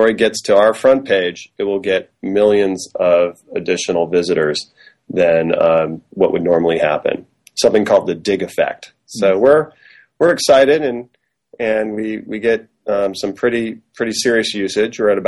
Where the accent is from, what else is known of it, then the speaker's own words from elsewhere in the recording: Southfield, Michigan, United States; where I grew up in Southfield, Michigan, it was a testing center for new technologies on the phone system.